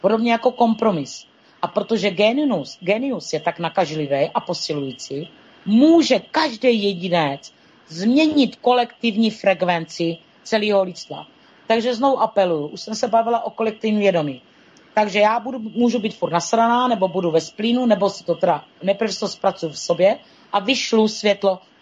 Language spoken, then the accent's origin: Czech; South Moravian Region, Czechia; born there; Proč jsem se narodila na Jižní Moravě? No, protože tady mám nějakou práci nebo nějaký kořeny a nějaký důvod.